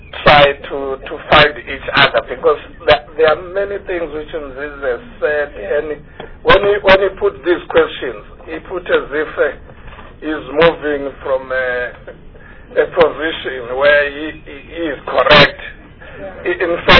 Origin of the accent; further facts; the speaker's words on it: KwaZulu-Natal, South Africa; I want to tell you that I'm from KwaZulu-Natal.